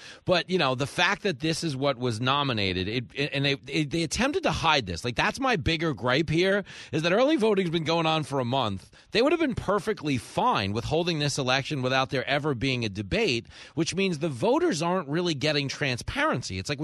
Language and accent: English; New York, United States; I grew up in New York. I always thought crime was a big deal.